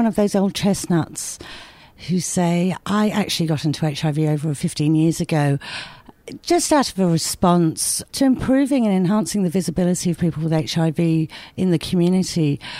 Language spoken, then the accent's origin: English; England, United Kingdom; I started off in England. Maybe you can guess by my accent.